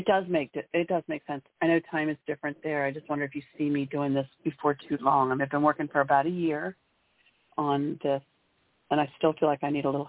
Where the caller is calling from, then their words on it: Maryland, United States; I'm calling from Maryland.